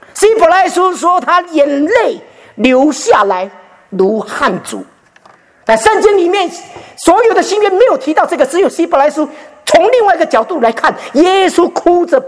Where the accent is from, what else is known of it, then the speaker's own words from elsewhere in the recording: Singapore; also born or lived in Taiwan / Australia; 我在新加坡当兵，我在台湾出生，在新加坡长大，在澳洲成熟，不知道在哪里埋葬。新加坡我当过兵，他给我永久居留